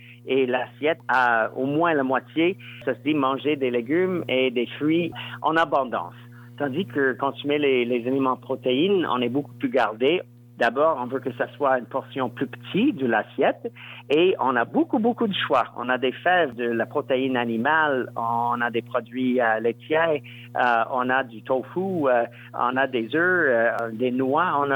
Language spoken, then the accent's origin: French; Saskatchewan, Canada; Moi, je viens de la Saskatchewan, mais alors là, on traverse tout le Canada.